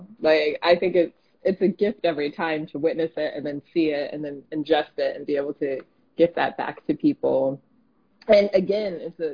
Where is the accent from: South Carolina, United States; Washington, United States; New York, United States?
Washington, United States; Seattle; I'm from Seattle, Washington, the Pacific Northwest.